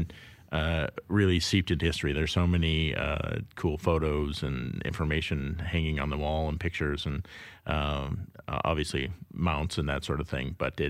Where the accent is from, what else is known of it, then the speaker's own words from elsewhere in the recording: South Dakota, United States; growing up in South Dakota, where there is a strong hunting culture